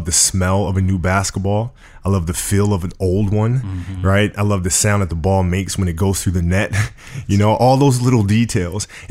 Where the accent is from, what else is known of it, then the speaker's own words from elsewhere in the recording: Italy; now in United States; being that I grew up in Italy, it was very important for me to have that as kind of an escape.